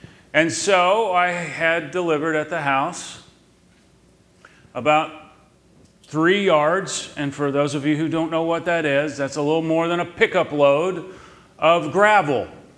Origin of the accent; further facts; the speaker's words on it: Colleyville, Texas, United States; I grew up in Colleyville when Colleyville was still country and not a suburb